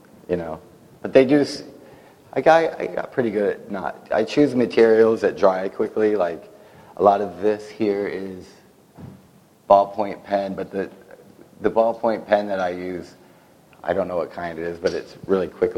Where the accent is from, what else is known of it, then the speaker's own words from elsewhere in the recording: San Antonio, Texas, United States; I grew up in San Antonio with a lot of that imagery around